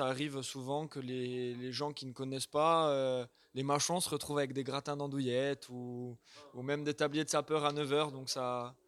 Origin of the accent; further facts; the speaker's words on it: Corsica, France; Non, je viens de Corse. Je viens de Corse, île de beauté.